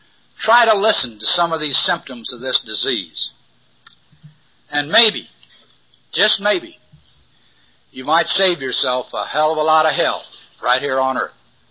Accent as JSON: {"language": "English", "town": "Fort Collins", "region": "Colorado", "country": "United States", "tie": "born or raised there", "said": "I was born in Colorado, a little town called Fort Collins, just north of Denver. And I stayed clean all the way through high school."}